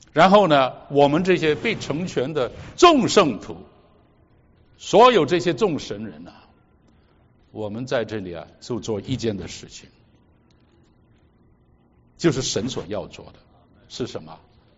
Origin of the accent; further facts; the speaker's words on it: Hong Kong; 国内来的，国内还有不同省份，那还有台湾来的，有什么东南亚，我是香港来的